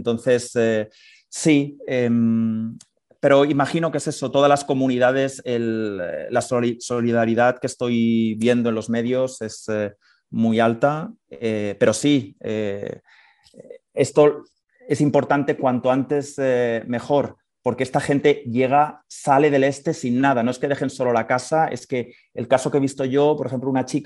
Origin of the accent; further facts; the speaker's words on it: Spain; yo como occidental, como español